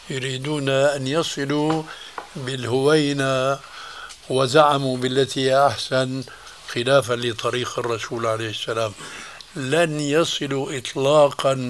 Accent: Syria; هم يقولون عندنا في سوريا خير الذقون إشارة تكون

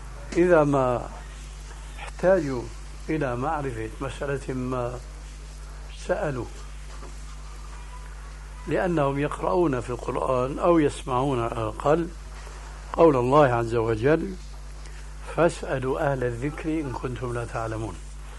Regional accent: Syria

